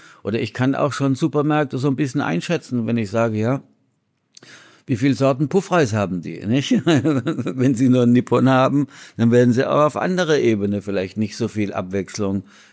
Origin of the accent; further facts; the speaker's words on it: Baden-Württemberg, Germany; bei uns in Süddeutschland, ich bin ja aus der Gegend von Heidelberg